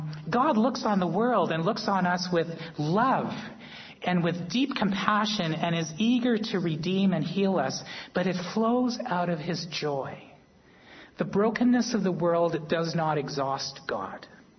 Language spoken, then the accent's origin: English; Ontario, Canada; when I was a kid, I grew up in Northern Ontario and went to a church there and went to Sunday school.